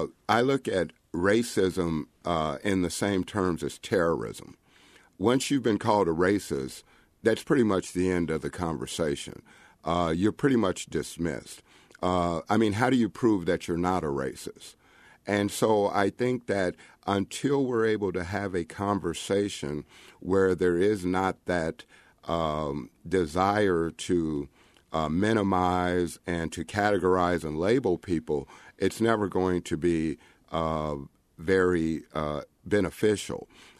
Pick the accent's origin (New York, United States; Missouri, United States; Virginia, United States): Missouri, United States; Kansas City; I am originally from Kansas City, and so I've got a long history of Troost.